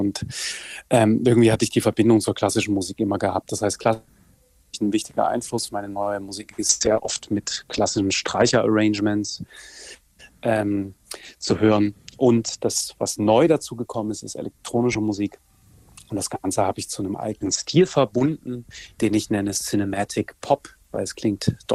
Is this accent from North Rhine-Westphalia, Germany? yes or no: no; Saxony, Germany; Da geht es um eine musikalische Spurensuche in meinem Heimatland Sachsen